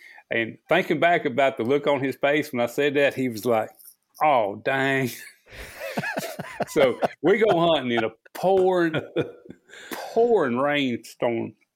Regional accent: Rolla, Missouri, United States; born there; So, while I was born in Missouri. I was born in the Ozarks, Phelps County Hospital, Rolla, Missouri, is where it says on my birth certificate

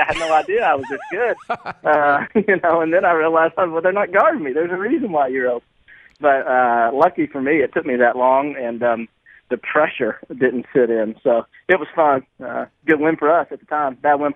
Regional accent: Nashville, Tennessee, United States; I'm from Nashville, which is where Belmont and Lipscomb are, so it was easy for me just to wait it out and wait for the right opportunity.

